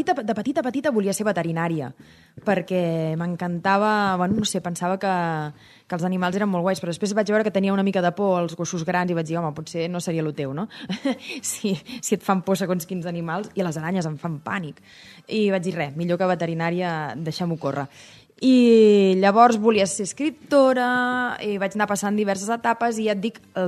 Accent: Sabadell, Catalonia, Spain; que jo sóc de Sabadell

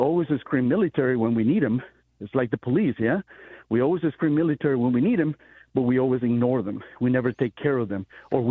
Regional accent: Nicaragua; now in United States; And I'm an immigrant. I came from Nicaragua. Came in 1988. Lived through communism.

